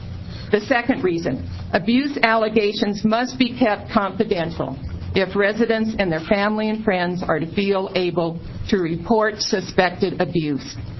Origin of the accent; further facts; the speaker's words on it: Oregon City, Oregon, United States; I'm from Oregon City, and I am the chair of the Legislative Committee of the Governor's Commission on Senior Services.